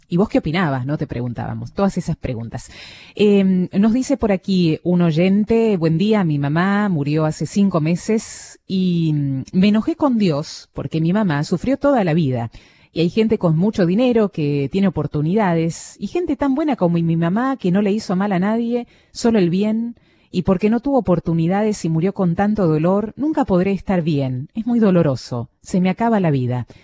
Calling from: Mar del Plata, Buenos Aires Province, Argentina; de Mar del Plata.

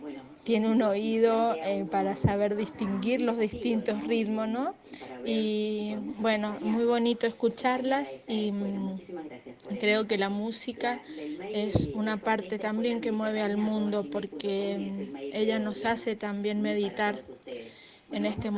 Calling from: San Martín, Mendoza, Argentina; de Mendoza, San Martín.

